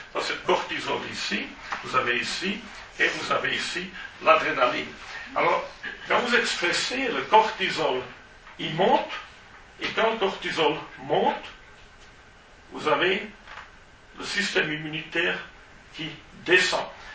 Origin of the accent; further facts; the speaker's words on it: Valais, Switzerland; les rares paysans qui font ça de la région d'Evolène, chez nous en Valais